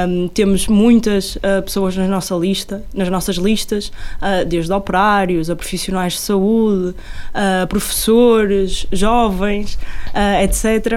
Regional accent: Folgosa, Porto, Portugal; born there; eu nasci numa freguesia, nasci em Folgosa, que é uma freguesia aqui da Maia, uma freguesia, como se costuma dizer, um bocadinho esquecida

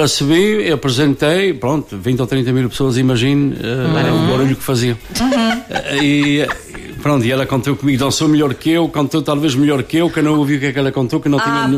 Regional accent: Portugal; moved away; saímos de Portugal, depois de um certo tempo, criamos uma saudade

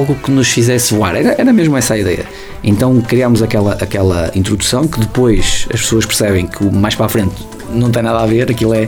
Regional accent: Esmoriz, Aveiro, Portugal; Sou de Esmoriz, espertinho daqui.

